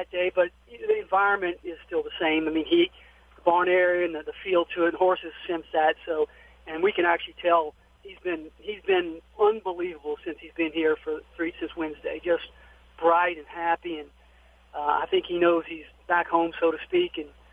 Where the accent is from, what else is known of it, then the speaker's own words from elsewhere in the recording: New Orleans, Louisiana, United States; We're all from New Orleans, and we're all friends, and it's just been a lot of fun. We're excited to represent the city of New Orleans